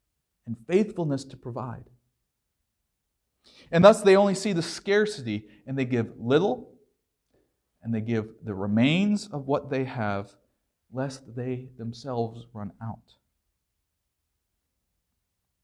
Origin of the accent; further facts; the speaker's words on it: United States; I didn't deserve growing up in America.